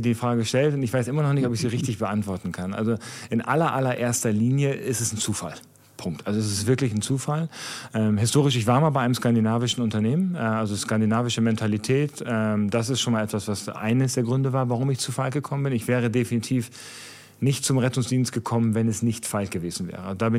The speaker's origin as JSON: {"language": "German", "region": "Lower Saxony", "country": "Germany", "tie": "born or raised there", "said": "Ich bin Norddeutscher. Also ich bin mein Leben lang Niedersachse. Ich habe meinen Wohnsitz immer in Niedersachsen gehabt. Ich bin also aus Hamburger Sicht auch Steuerpflichtling. Also von daher, ich bin immer in Niedersachsen ansässig gewesen."}